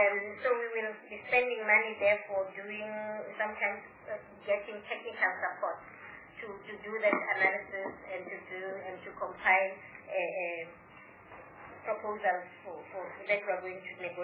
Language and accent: English; South Africa; as a South African, what rights are related to national symbols for children and what are our responsibilities in that.